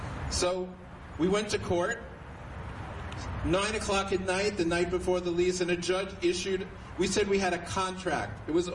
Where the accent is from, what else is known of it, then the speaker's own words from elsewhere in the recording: Bronx, New York, United States; I had never done that in my whole life, even though I grew up in the Bronx, right?